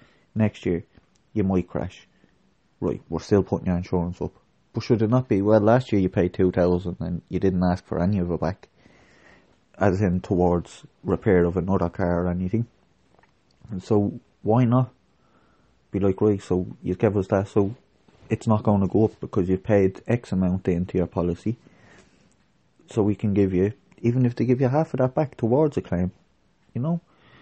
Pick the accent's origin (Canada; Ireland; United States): Ireland; I'm from Ireland.